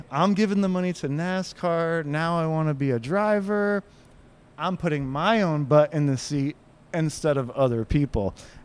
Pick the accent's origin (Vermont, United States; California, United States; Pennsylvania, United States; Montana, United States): Vermont, United States; moved away; I was originally from Vermont, and my father-in-law at the time was a huge Kevin LePage fan in Vermont. He was from Vermont.